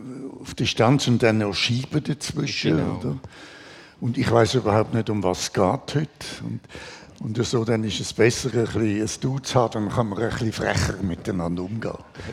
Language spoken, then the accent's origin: German; Zurich, Switzerland; also born or lived in Germany; Also aufgewachsen bin ich in Schwamendingen. Während dem Krieg waren wir in Deutschland. Mein Vater war dort an der Uni. 1945 ist die Schweiz zurück. Und dann in Zürich gewohnt und dann bin ich in die Schule.